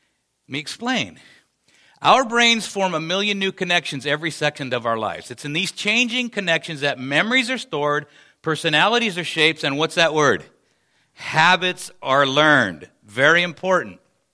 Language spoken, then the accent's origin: English; Lincoln, United States; I grew up in Lincoln, and I cut across the lawn to go to school every day.